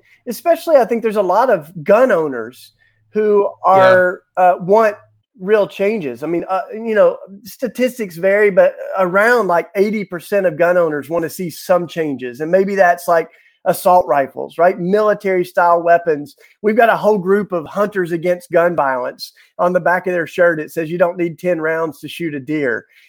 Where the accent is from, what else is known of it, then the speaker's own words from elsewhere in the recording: Tennessee, United States; You know, I grew up in Tennessee, God and guns.